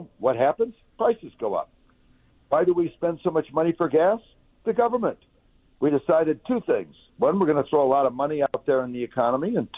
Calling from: Bloomfield Hills, Michigan, United States; Michigan. I'm in Bloomfield Hills, Michigan right now.

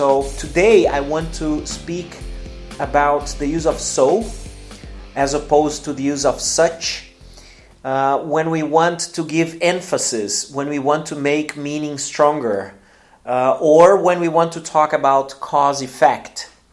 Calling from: Porto Alegre, Rio Grande do Sul, Brazil; English is a second language

